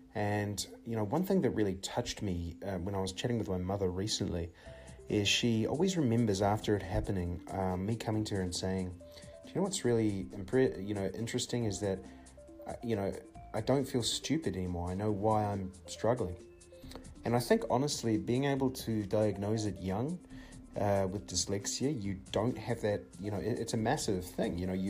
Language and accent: English; New Zealand; moved away; also born or lived in Middle East; we're from New Zealand, my father got offered an opportunity to move to the Middle East.